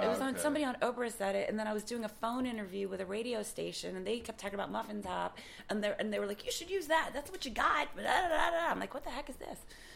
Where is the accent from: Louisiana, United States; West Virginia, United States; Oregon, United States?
Louisiana, United States; New Orleans; moved away; And I was like, yeah, I'm from New Orleans. That's where I'm from. Most of my friends are black. It's a black city.